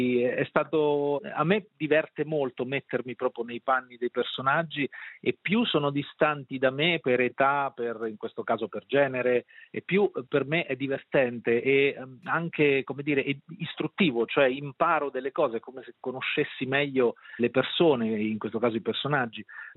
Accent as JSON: {"language": "Italian", "town": "Sant'Elpidio a Mare", "region": "Marche", "country": "Italy", "said": "Il mio paese si chiama Sant'Elpidio a Mare, ma è in collina, e quindi il mare si vede solo da lontano."}